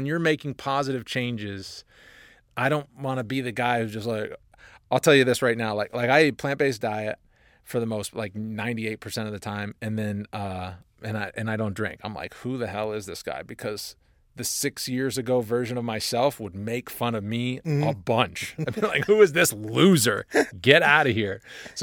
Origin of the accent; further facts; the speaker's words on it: Boston, Massachusetts, United States; from the Boston area on St. Patri